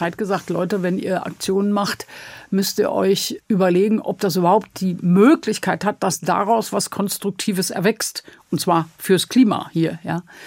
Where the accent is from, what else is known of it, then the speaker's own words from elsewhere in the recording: Berlin, Germany; sozusagen für mein Berlin regierende Bürgermeisterin zu sein.